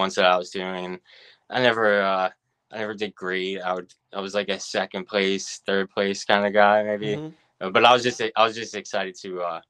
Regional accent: New Jersey, United States; So I surfed a lot growing up in New Jersey.

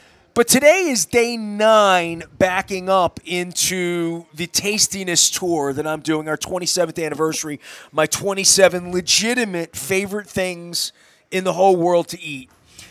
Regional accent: Dundalk, Maryland, United States; Some people think I'm from Dundalk. I am from Dundalk.

